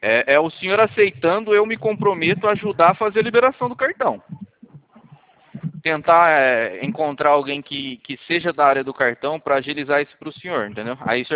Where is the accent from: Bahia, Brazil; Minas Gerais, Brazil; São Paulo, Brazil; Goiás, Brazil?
São Paulo, Brazil; O DDD, o meu DDD tá como 12. É porque eu sou aqui de São Paulo.